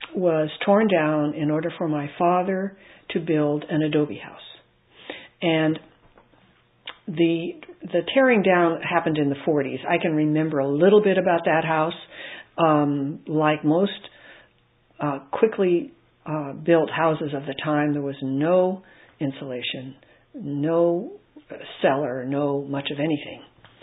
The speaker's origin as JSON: {"language": "English", "town": "Sacramento", "region": "California", "country": "United States", "tie": "born there", "said": "And so I was born in Sacramento, but I like to say I was born here."}